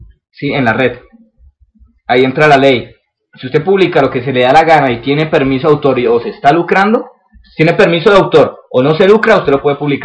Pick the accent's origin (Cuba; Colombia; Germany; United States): Colombia; Bueno, yo como colombiano